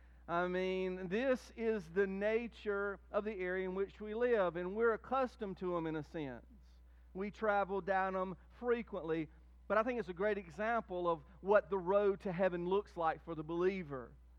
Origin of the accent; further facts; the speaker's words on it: Whitmire, South Carolina, United States; I grew up in Whitmire. Y'all have heard about Whitmire. One interesting difference of Whitmire and Fairview is that in Whitmire, it sits really in the middle of the Sumter National Forest. There's literally pine trees everywhere around Whitmire.